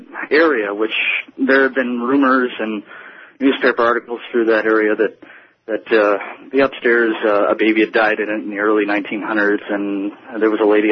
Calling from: Bradley, Illinois, United States; also born or lived in Paw Paw, United States; I'm calling from Bradley, Illinois, and I'm listening to you through 890 AM WLS in Chicago.

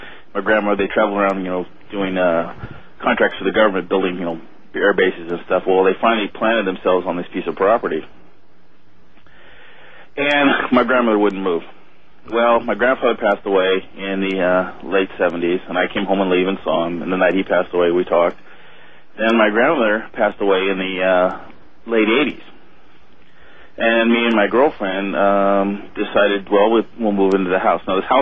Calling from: Sacramento, California, United States; Oh, I'm fine. I'm calling from Sacramento.

